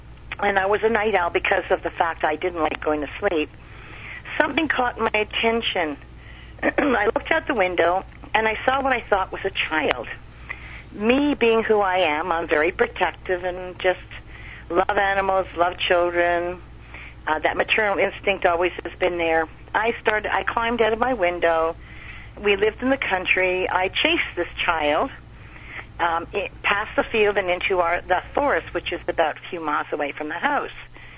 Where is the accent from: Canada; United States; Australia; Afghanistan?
Canada; Montreal, Quebec; I was brought up on the West Island of Montreal.